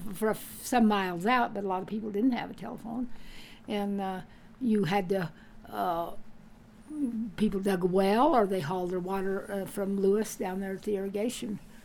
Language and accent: English; Canada; moved away; We came from Canada in a 24 Ford truck, and it took us 9 days to come down here.